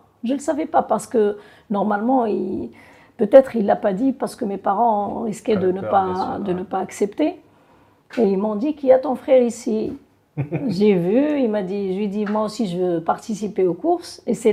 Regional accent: El Jadida, Casablanca-Settat, Morocco; also born or lived in Azrou; j'ai grandi à El Jadida

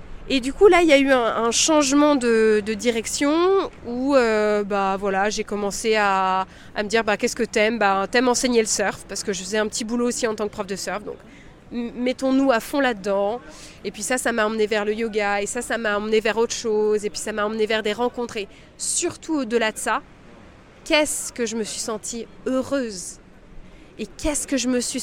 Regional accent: Chamonix, Auvergne-Rhône-Alpes, France; born there; Donc moi je suis née en France du côté de Chamonix dans les Alpes.

